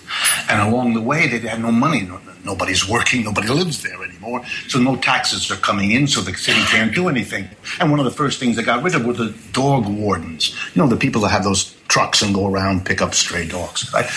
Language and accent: English; Youngstown, Ohio, United States; my hometown, Youngstown, Ohio, and thousands more like it.